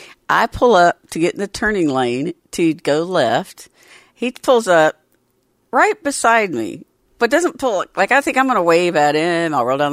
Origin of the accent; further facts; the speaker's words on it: Georgia, United States; So, everybody, I came from a family that loved to cook. I'm from the South in Georgia.